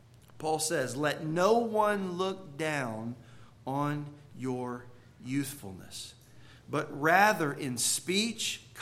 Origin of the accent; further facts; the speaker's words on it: DeRidder, Louisiana, United States; Last weekend, I was in my hometown of DeRidder, Louisiana, where I grew up in that church.